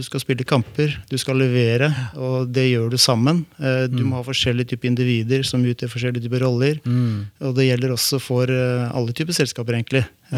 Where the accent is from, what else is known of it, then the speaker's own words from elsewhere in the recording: Sandnes, Rogaland, Norway; accent: Eastern Norwegian; also born or lived in Rælingen; så lenge jeg er oppvokst i Sandnes, hvor jeg flyttet dit som 6-åring eller 7-åring. Jeg er født i Lillestrøm, eller da, rett og slett i Rælingen.